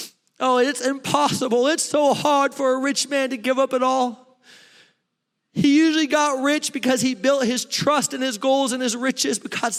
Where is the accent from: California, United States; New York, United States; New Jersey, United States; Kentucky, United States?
California, United States; moved away; I was from California. Moved to Georgia.